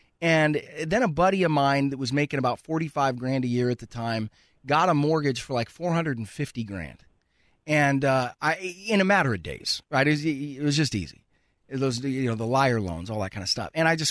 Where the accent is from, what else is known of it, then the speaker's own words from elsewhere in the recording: Tacoma, Washington, United States; They were headquartered in my hometown of Tacoma.